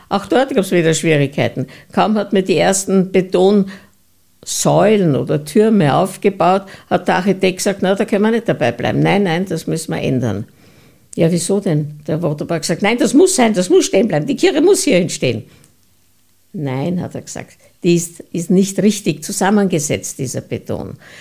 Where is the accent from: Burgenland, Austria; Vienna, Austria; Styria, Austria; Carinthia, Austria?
Vienna, Austria; Mauer; Ich bin noch ein Kind des Zweiten Weltkrieges. Ich weiß, wie es bei uns in Mauer zugegangen ist.